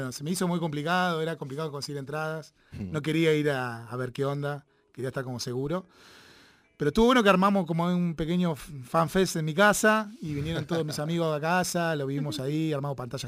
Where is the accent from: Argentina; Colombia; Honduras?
Argentina; la primera vez que salimos de Argentina fue para tocar en Brasil.